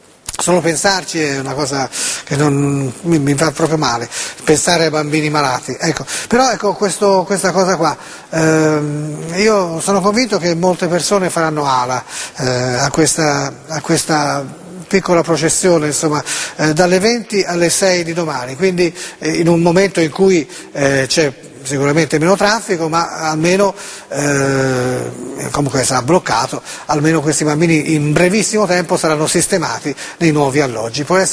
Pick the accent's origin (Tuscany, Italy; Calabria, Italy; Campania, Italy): Tuscany, Italy; Florence; No, sono di Firenze, Firenze, fiorentino, nato a Firenze